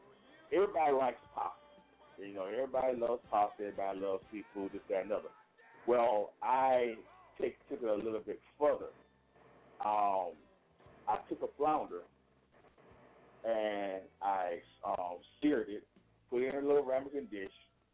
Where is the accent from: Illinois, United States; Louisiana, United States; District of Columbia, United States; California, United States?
Louisiana, United States; Baton Rouge; Baton Rouge, Louisiana.